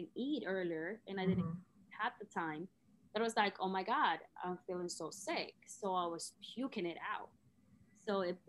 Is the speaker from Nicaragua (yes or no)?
yes; Nicaragua; when I was young, I grew up in Nicaragua, you know, middle class, middle low class.